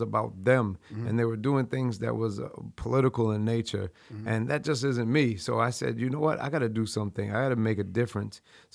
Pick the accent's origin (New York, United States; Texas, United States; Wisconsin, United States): New York, United States; Rochester; So I am from Rochester, New York, and I'm from Rochester. I'm from the east side of Rochester, New York, from Hudson to Joseph Avenue.